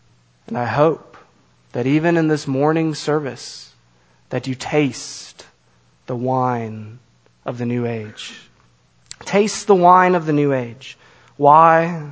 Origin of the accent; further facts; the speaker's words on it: Illinois, United States; Growing up in Illinois, we had this thing called the lottery.